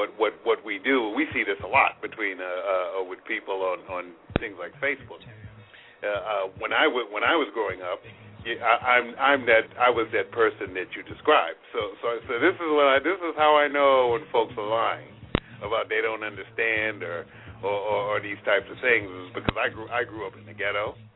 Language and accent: English; New York City, New York, United States; I go downtown. I grew up in New York. You go downtown in New York and do it to a white person, and you're liable to go to jail.